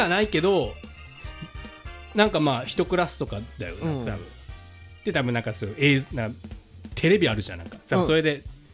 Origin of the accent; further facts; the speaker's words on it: Fukui, Japan; なんかね、俺の地元ではね、今福井では